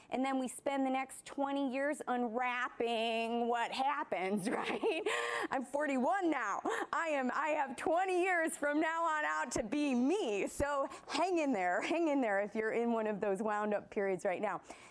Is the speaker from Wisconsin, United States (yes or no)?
no; Chicago, Illinois, United States; A brief history of me, born and raised in Chicago, Illinois. I did not see the ocean until after college.